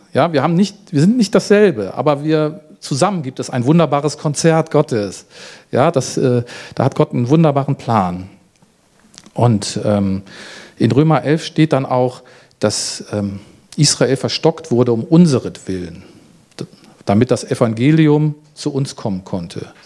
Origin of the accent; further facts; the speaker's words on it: Germany; gerade als wir als Deutsche haben, glaube ich, nichts zu reden